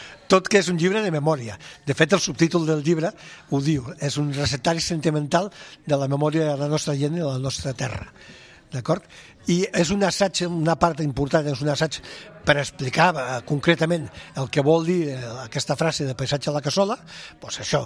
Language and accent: Catalan; Catalonia, Spain; Però jo que soc de l'Empordà, que soc de la Costa Brava, sí que, per exemple, puc veure com el paisatge ha canviat